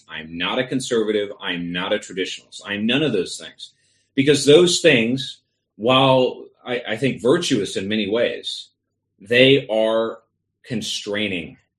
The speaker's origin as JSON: {"language": "English", "country": "United States", "said": "and then to perhaps living in the suburbs, right, to speak as an American."}